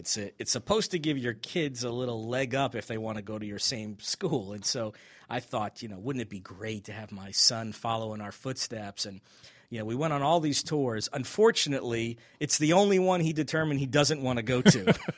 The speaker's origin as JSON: {"language": "English", "town": "Long Island", "region": "New York", "country": "United States", "tie": "born or raised there", "said": "I grew up in New York, in Long Island, New York."}